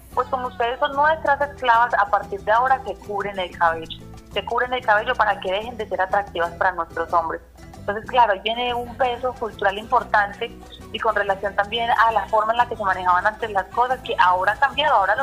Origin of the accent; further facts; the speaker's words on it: Quindío, Colombia; Todos somos de acá del Quindío